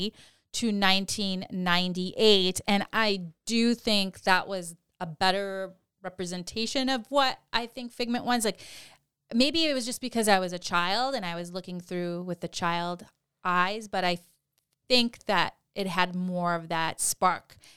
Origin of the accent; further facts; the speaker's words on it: New England, United States; And we struggle because we're from New England, and it's currently snowing 12 inches as we're recording.